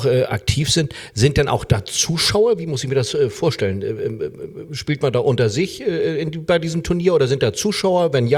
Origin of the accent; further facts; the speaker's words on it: Hamburg, Germany; Wir hoffen natürlich alle als Hamburger hier, dass es dann in Hamburg stattfindet.